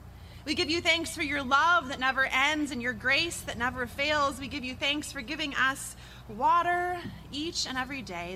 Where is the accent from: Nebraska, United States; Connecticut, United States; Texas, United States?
Nebraska, United States; Lincoln; Well, I remember in the late 1980s pulling into the parking lot of a local grocery store in my hometown of Lincoln, Nebraska.